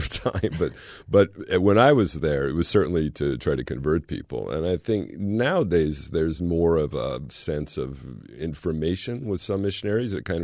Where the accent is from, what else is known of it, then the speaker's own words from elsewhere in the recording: California, United States; also born or lived in Belgium; I grew up in California, and I had some friends at school who were Catholic